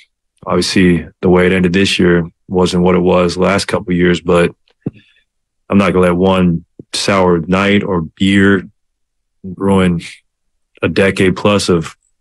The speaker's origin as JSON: {"language": "English", "region": "California", "country": "United States", "tie": "born or raised there", "said": "I grew up in the Bay Area, really. I've been here since I was 21."}